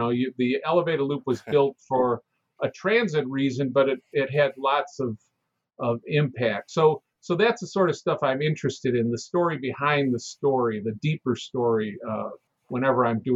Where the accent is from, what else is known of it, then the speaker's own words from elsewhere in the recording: Chicago, Illinois, United States; I grew up in Chicago, and anybody who grew up in Chicago just knew that the name the Loop came from the elevated loop